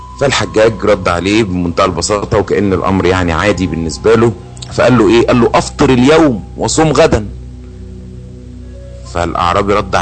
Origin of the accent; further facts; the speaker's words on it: Egypt; يعني عندنا في مصر بيقولوا ايه